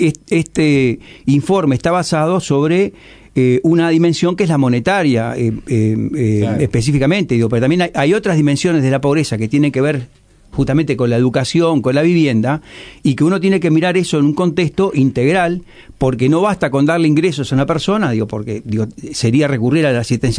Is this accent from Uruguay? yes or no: yes; Uruguay; no nos debe conformar de todas formas como mismo uruguayos